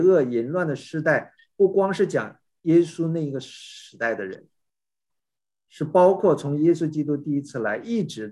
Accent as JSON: {"language": "Chinese", "country": "China", "lives_now": "United States", "said": "我们这一批都是从大陆背景出来的留学生啊，我们都是从小就受这个共产党的教育，是无神论的背景啊。结果同样来到美国，同样生活在美国"}